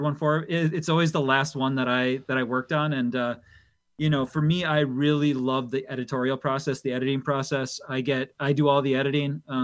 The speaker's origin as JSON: {"language": "English", "town": "Milwaukee", "region": "Wisconsin", "country": "United States", "tie": "born or raised there", "said": "The filmmakers and the folks that I grew up with in Milwaukee"}